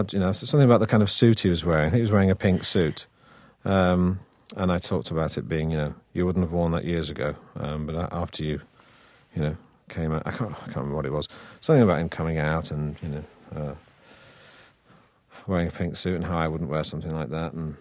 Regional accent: Manchester, North West England, United Kingdom; accent: northern; because, of course, I'm from Manchester, so I have a northern accent, a regional accent, which is what it was quite pronounced.

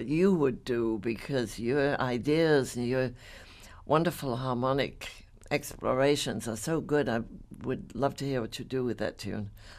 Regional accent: England, United Kingdom; moved away; I used to learn mine off the BBC because I'm from England originally, and they played all the American tunes on the BBC.

